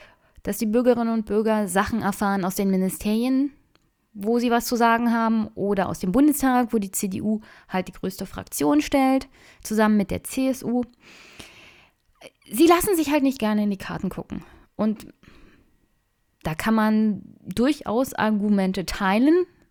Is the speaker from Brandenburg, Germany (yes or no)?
yes; Brandenburg, Germany; Ich komme aus Brandenburg, wir haben hier ein Informationsfreiheitsgesetz